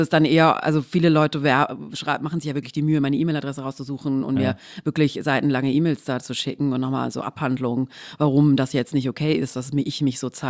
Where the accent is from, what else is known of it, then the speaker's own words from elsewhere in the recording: Baden-Württemberg, Germany; ich komme aus dem Schwabenländle, da sagt man, so ein Geschmäckle einfach hat.